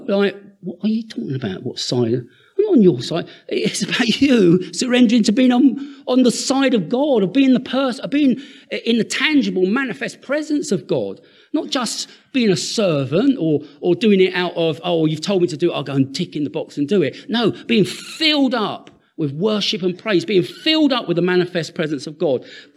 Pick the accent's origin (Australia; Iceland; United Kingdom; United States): United Kingdom; Isle of Sheppey, South East England; I come from the Isle of Sheppey. We haven't got very many big words on the Isle of Sheppey.